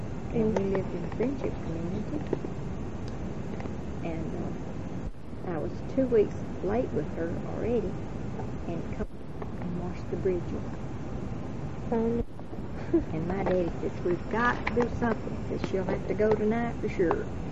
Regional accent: St. Paul, Minnesota, United States; born there; Yes. I was born in St. Paul. All of my sisters were born at home.

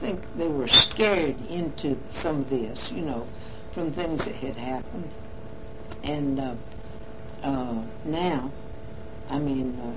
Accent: the South, United States; they'd laugh, you know, because we're from the South.

